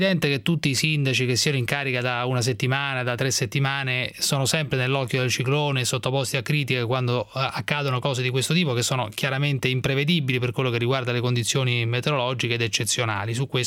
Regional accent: Rome, Lazio, Italy; now in Milan, Italy; vedendola qui da Milano, ma insomma poi io sono romano, ho abitato tanti anni a Roma

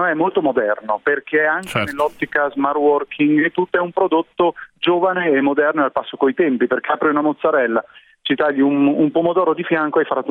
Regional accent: Campania, Italy; sono di quella zona. Però no, in verità sono campano, ma ho fatto un corso di dizione per essere più.

